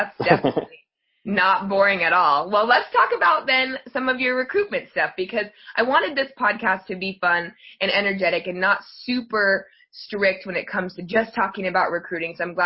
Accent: Colorado, United States; And I grew up in Colorado, so I have definitely done the outdoorsy wood stuff, grew up going to Estes Park, camping, horseback riding, all the fun stuff.

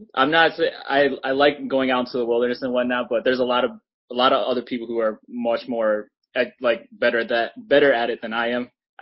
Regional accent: Michigan, United States; I'm originally from Michigan.

